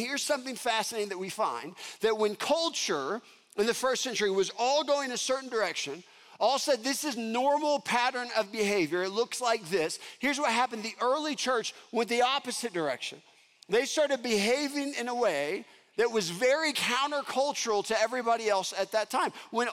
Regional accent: Texas, United States; because we were going slow because we're from Texas.

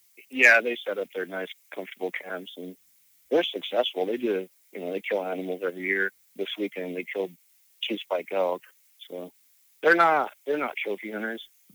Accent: Wilder, Idaho, United States; Yeah, I was born and raised here in Idaho, in a small town just west of Boise called Wilder. It's a farming community. I grew up in a big family.

